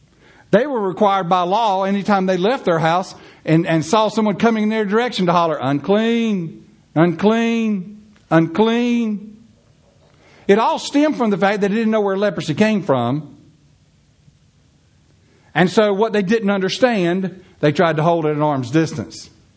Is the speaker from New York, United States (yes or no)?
no; Charlotte, North Carolina, United States; And he said to me, where are you from? I said, North Carolina. He goes, really, where? I said, Charlotte.